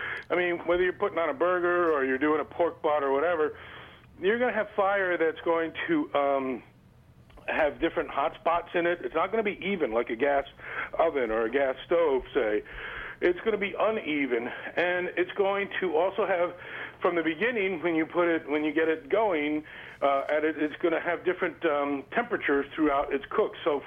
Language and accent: English; East Coast, United States; I've been lucky enough to be married to my wife for 30 years, and I'm from the East Coast. She's from Texas.